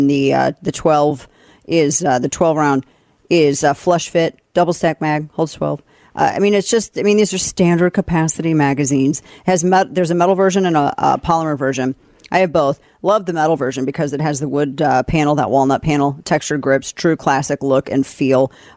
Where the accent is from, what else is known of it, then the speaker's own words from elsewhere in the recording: St. Louis, Missouri, United States; now in Dallas, United States; In my hometown of St. Louis, we've been in Dallas for about 14 years now, but I lived in downtown St. Louis.